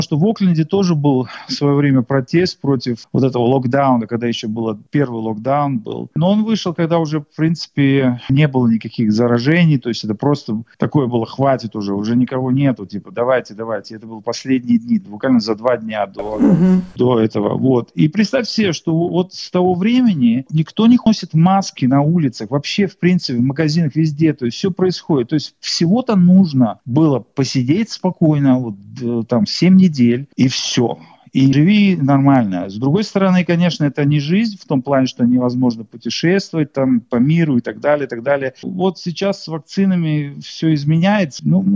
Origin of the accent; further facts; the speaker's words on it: Russia; now in Australia; Я человек, приехавший из России